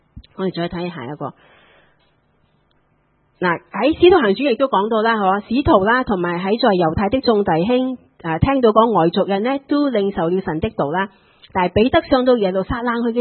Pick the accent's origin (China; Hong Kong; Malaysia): Malaysia; 咁当然我来自马来西亚啦，